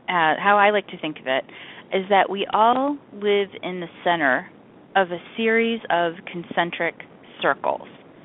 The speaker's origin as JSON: {"language": "English", "region": "East Coast", "country": "United States", "tie": "born or raised there", "said": "Like, I grew up on the East Coast, and I live there now"}